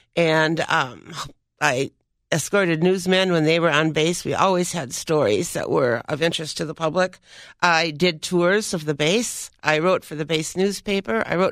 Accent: Zimmerman, Minnesota, United States; Well, I grew up in Zimmerman, Minnesota. And in our town, the American Legion was like the community center.

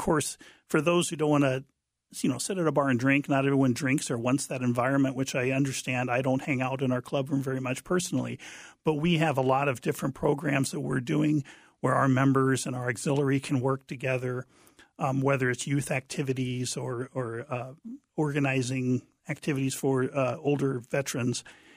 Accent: Cottage Grove, Minnesota, United States; I'm from Cottage Grove

